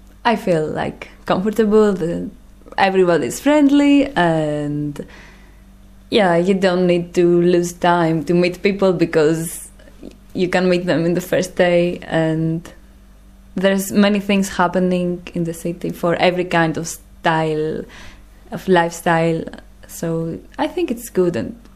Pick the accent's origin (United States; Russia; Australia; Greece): Greece; English is a second language; I come from Greece. I study philosophy in Athens.